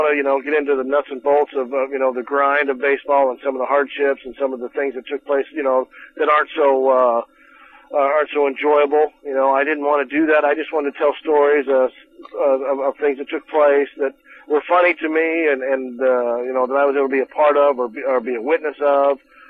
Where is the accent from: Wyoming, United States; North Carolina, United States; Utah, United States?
Wyoming, United States; It talks about growing up in Wyoming a little bit. I start off talking about growing up in Wyoming